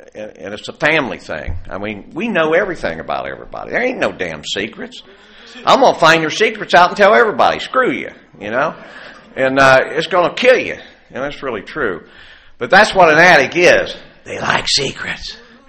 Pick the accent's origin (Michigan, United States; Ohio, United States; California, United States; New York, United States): Ohio, United States; And, no, I'm really from southern Ohio, where I was raised on the Kentucky and West Virginia border in that area.